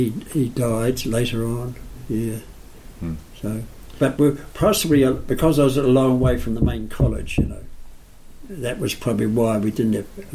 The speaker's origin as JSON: {"language": "English", "town": "Levin", "region": "Manawatū-Whanganui", "country": "New Zealand", "said": "Because I was from Levin, going to school, one thing about boarding school I didn't like was you lose your friends because you had friends in Levin."}